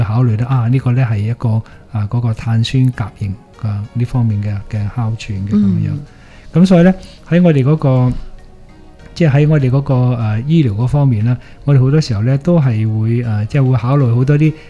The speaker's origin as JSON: {"language": "Cantonese", "country": "China", "said": "我中国人你个个都係头发黑㗎啦"}